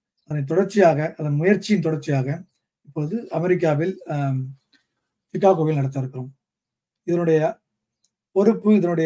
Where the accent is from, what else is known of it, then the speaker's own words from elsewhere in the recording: Kumbakonam, Tamil Nadu, India; now in United States; தஞ்சை மாவட்டம் கும்பகோணத்துல என்னுடைய சொந்த ஊர். கிட்டத்தட்ட ஒரு 24 ஆண்டுகளாக அமெரிக்க மண்ணில் குடியேறி குடும்பத்துடன் கணினித்துறையில் வேலை செய்து வருகிறேன்.